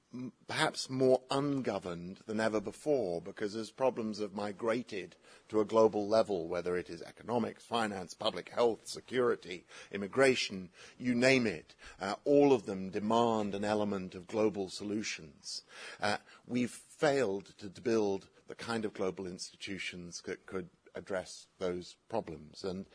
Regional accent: United Kingdom; As a young man growing up in Britain

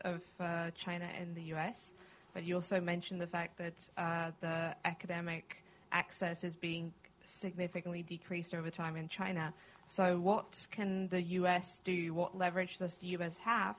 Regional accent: Czechia; I'm from the Czech Republic.

